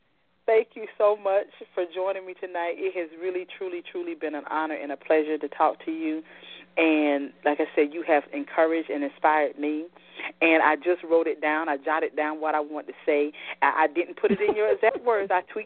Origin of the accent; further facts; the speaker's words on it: Tabor City, North Carolina, United States; I'm starting with my community that I grew up in Tabor City, North Carolina.